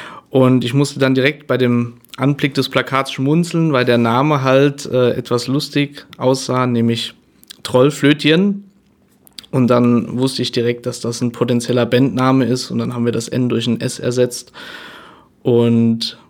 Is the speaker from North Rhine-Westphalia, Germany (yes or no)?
no; Saarland, Germany; ich bin ja auch Wahl-Kaiserslauterner. Ich wohne auch mittlerweile wieder im Saarland. Also ich bin Saarländer